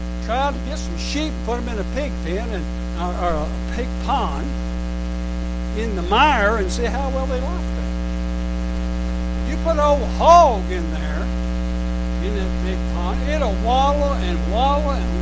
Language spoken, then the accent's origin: English; United States; I was born in America. I had nothing to do with it. I'm American because I was born in America.